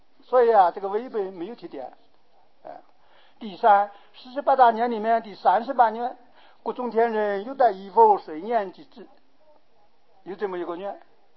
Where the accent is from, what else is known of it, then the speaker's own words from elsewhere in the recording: China; 这是请看我们中国人的根性，我们中国人呢不喜欢重重复复，这里有了哪边就不要。